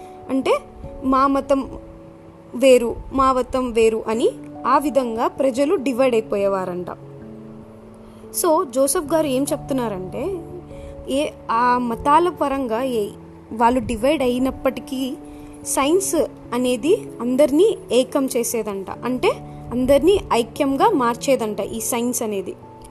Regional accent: Proddatur, Andhra Pradesh, India; మాది ప్రొద్దుటూరు.

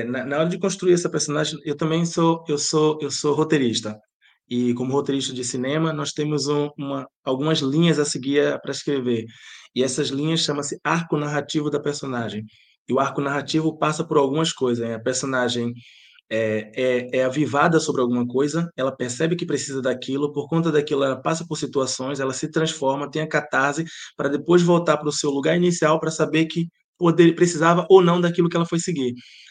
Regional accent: Bahia, Brazil; now in Portugal; eu tenho um sotaque, eu sou baiano, mas moro muitos anos em Portugal, por isso que eu tenho esse sotaque

